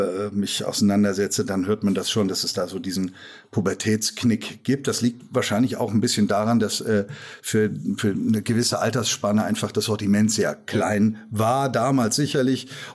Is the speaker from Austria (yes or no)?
no; Korbach, Hesse, Germany; born there; Ich komme gebürtig aus Nordhessen, Korbach, und da hatte ich so ein Schallplattenspieler noch. Ich bin ja Jahrgang 69